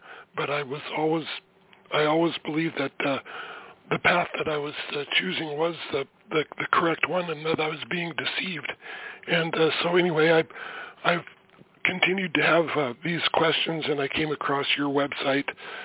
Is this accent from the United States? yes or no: yes; Washington, United States; born there; Now, my wife has a green card, and I was born in Washington State, and we both live in Washington State.